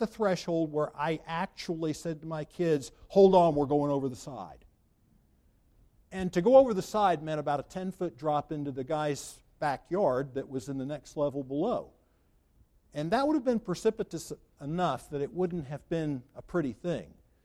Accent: Charleston, South Carolina, United States; See, I grew up in Charleston, and there's an old story about an apprentice pilot who was piloting the ship into the harbor

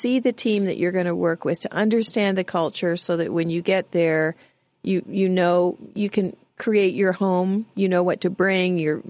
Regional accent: Canada; I grew up in Canada.

